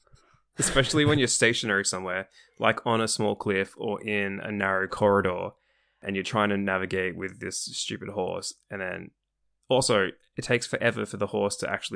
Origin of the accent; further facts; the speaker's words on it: Australia; I only do metric because I'm Australian, so I don't know about that, like heights and stuff.